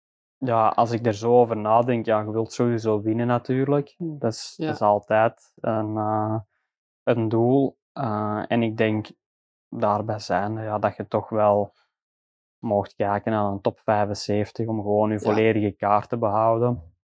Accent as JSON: {"language": "Dutch", "country": "Belgium"}